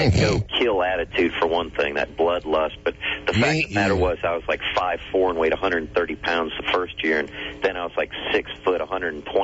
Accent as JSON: {"language": "English", "town": "Loganville", "region": "Georgia", "country": "United States", "tie": "born or raised there", "also_born_or_lived": "Illinois", "said": "Yeah, I grew up in, I moved from Illinois when in 76, my bicentennial year, and moved down to Loganville, Georgia, which is very rural at the time."}